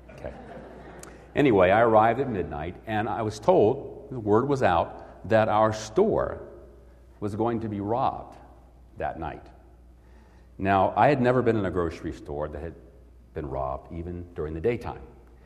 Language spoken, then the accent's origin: English; Northern United States, United States; Well, I was from the North. They were from the South. I was a college boy. They were not, nor did they have any desire to be. I had no Southern accent.